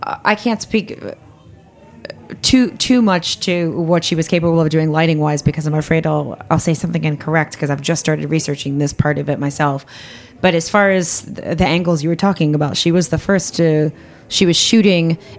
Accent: Louisville, Kentucky, United States; I didn't grow up in farmland. I grew up in a city. I grew up in the suburbs of the city of Louisville.

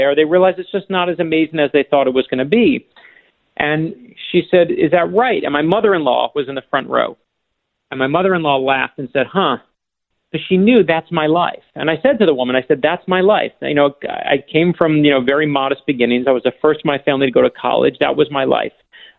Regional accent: Miami, Florida, United States; I stopped in Miami, in my hometown now.

